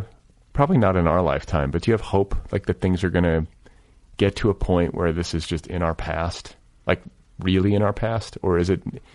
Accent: Milwaukee, Wisconsin, United States; like I grew up in the North, I grew up in Milwaukee.

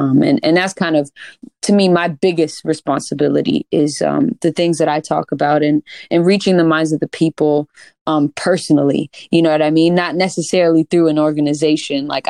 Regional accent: California, United States; We're two Black and Filipino artists from the Bay, and we do two different things, you know?

